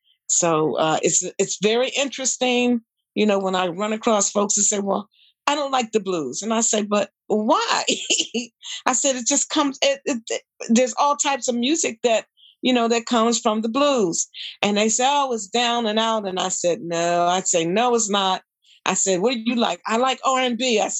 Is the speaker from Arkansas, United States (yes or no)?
no; Pittsburgh, Pennsylvania, United States; now in Philadelphia, United States; I now live in Philly. I've been in Philly for quite some time, but I'm from Pittsburgh, Pennsylvania.